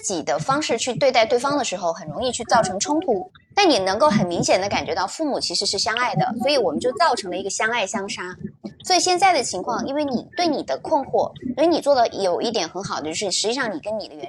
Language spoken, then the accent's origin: Chinese; Hunan, China; 其实我的父母，首先说一下，因为我们都是湖南人，包括望明也是湖南人啊。